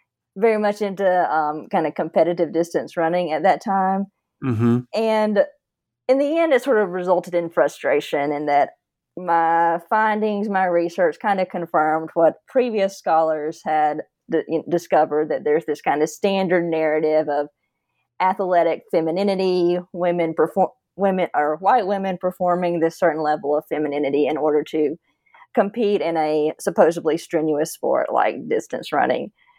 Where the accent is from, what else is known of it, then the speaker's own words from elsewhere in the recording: Georgia, United States; Yeah, I grew up in Northeast Georgia, an avid athlete, I guess, with a long-time interest in sports